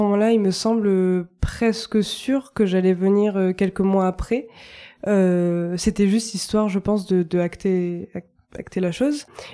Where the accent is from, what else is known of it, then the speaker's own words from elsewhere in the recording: Nouvelle-Aquitaine, France; j'ai 27 ans. Je viens du Lot-et-Garonne, donc en général, les gens connaissent pas le Lot-et-Garonne. Mais pour situer, c'est une campagne, un département plutôt, dans ouais. la campagne, entre Bordeaux et Toulouse.